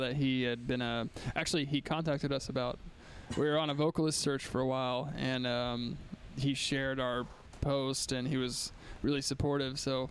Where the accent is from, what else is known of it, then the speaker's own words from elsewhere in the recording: Santa Cruz, California, United States; I grew up in Santa Cruz, and the hardcore scene was really big there.